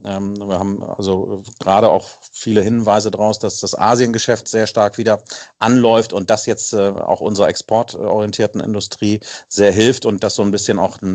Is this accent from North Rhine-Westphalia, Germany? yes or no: no; Hamburg, Germany; Ich komme aus Süderelbdörfer, Heimfeld-Eisendorf, die Ecke.